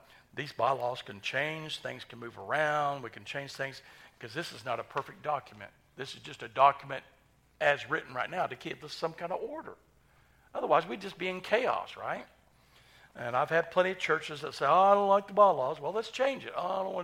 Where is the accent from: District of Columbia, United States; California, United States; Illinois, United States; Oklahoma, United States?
Oklahoma, United States